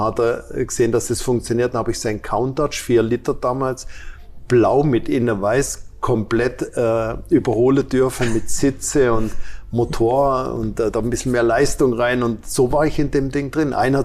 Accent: Baden-Württemberg, Germany; da, wo ich herkomme, gibt es keine amerikanischen Autos. Wenn Glück gehabt hast, ist vielleicht mal ein amerikanisches Auto durchs Dorf gefahren, weil das in der Nähe von der Schweizer Grenze war.

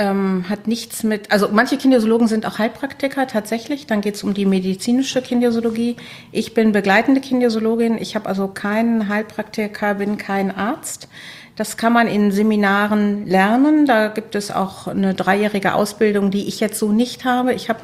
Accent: Düsseldorf, North Rhine-Westphalia, Germany; Ja, ich komme aus Düsseldorf.

